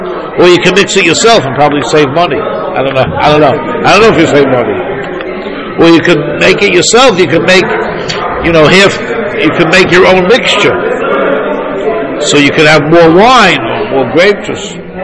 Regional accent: United States; I work with ounces. I'm an American.

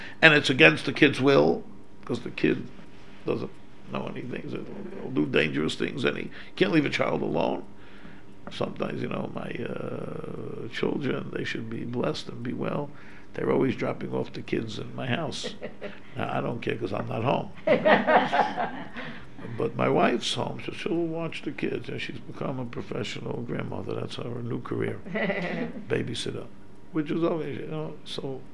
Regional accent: New York City, New York, United States; I grew up in New York City

